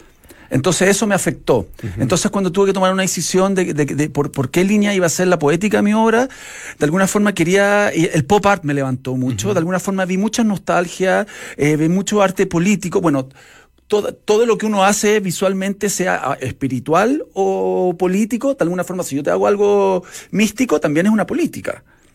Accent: Chile; also born or lived in Los Angeles, United States; Nací en Los Ángeles, California. Entonces siempre llegué en el año 78, 79, tengo 46, a Chile

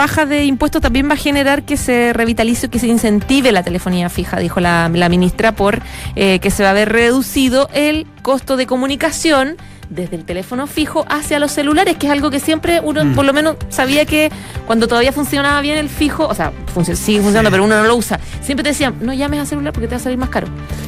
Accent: Colina, Santiago Metropolitan Region, Chile; yo soy de Colina, mi familia es de Colina, de toda la vida.

